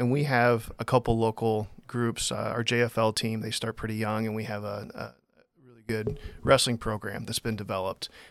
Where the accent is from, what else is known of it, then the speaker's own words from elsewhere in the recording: Jerseyville, Illinois, United States; Here, in Jerseyville.